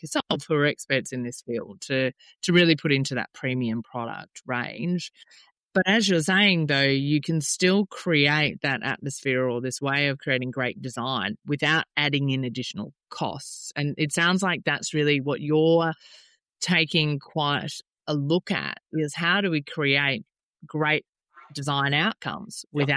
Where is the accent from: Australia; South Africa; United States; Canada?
Australia; Melbourne, Victoria; I am from Melbourne. I have a house in Melbourne still and I live in Queensland